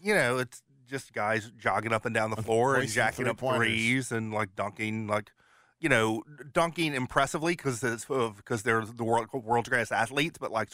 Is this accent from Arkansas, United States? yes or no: yes; Arkansas, United States; I don't even know who that is, and I grew up in Arkansas.